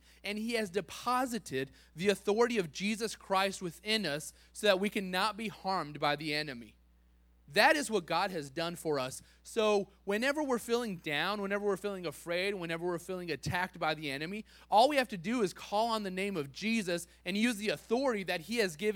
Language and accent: English; New Mexico, United States; I'm from New Mexico. That's why that's my favorite scripture. There's scorpions.